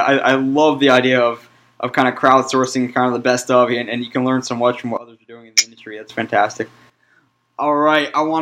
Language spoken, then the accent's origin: English; San Diego, California, United States; And how about down in San Diego? What's the best you've had so far down there in my hometown?